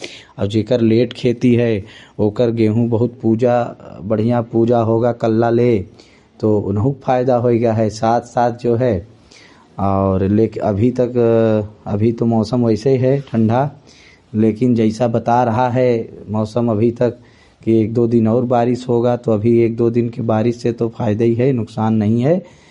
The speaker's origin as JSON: {"language": "Hindi", "region": "Uttar Pradesh", "country": "India", "said": "और मैं जो है बीजे मऊ रानीगंज तहसील प्रतापगढ़ जनपद का रहने वाला हूँ।"}